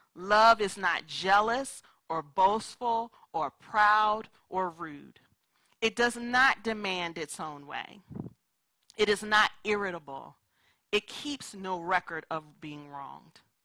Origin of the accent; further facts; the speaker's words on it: Philadelphia, Pennsylvania, United States; So I'm from Philadelphia, but both sides of my family are from South Carolina. So we are Southern people at heart.